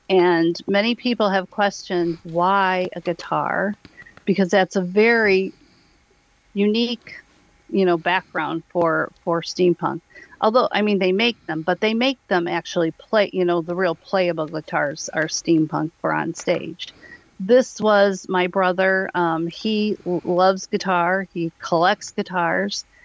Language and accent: English; Schererville, Indiana, United States; And I grew up in Schererville, and I always loved art